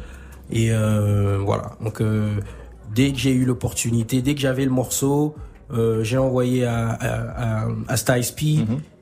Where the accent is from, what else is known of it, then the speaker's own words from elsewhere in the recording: France; Je viens de France, je suis nominé.